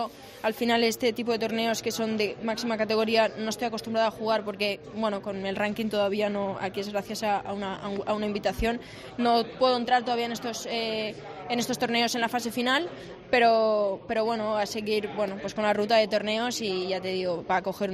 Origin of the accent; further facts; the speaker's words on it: Zaragoza, Aragon, Spain; also born or lived in Sádaba; now in Barcelona, Spain; Yo sí, soy de Sádaba, pero bueno, yo he vivido aquí siempre en Zaragoza